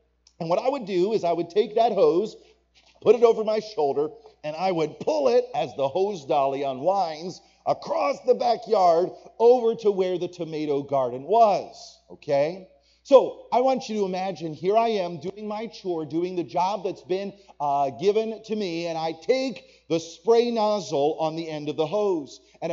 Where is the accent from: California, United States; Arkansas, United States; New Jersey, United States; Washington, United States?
New Jersey, United States; Maple Shade; So when I grew up in Maple Shade, New Jersey, which is just outside of Philadelphia.